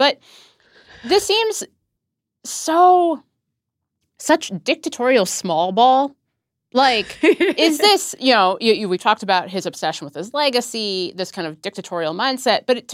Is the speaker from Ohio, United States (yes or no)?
yes; Cincinnati, Ohio, United States; so I'm from Ohio, yeah, southern Ohio, Cincinnati